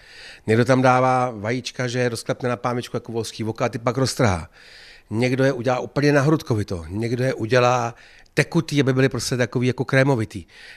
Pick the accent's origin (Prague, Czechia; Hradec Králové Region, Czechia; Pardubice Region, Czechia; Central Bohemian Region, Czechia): Hradec Králové Region, Czechia; Hradec Králové; Tak je to logický, jsem z Podkrkonoší, že jo, tady z Hradce Králové